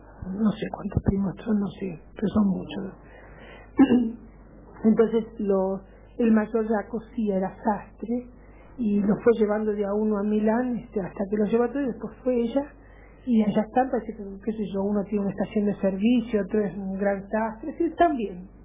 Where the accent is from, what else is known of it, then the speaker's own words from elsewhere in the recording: Buenos Aires, Argentina; yo soy de Buenos Aires, vengo acá porque quería ver el pueblo de mi mamá